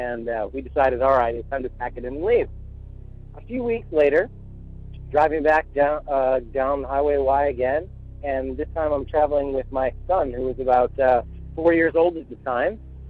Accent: Wausau, Wisconsin, United States; I grew up in the Wausau area as well.

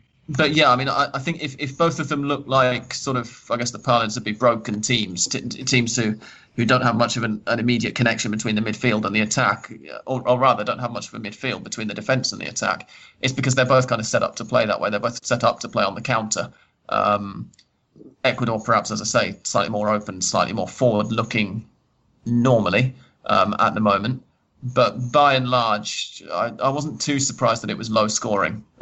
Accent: England, United Kingdom; I'm English

